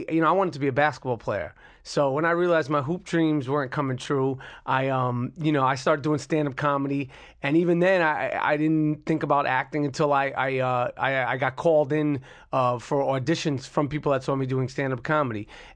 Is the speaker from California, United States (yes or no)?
no; Manhattan, New York, United States; I grew up, you know, in New York City, and because of basketball and because of hip-hop, you know, I'm from Manhattan, but I wound up spending a lot of time in the Brownsville section of Brooklyn and in Harlem.